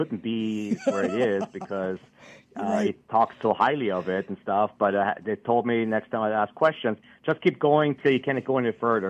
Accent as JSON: {"language": "English", "country": "Austria", "accent": "funny", "lives_now": "Hawaii, United States", "said": "as you keep a funny accent, yes, I'm from Austria"}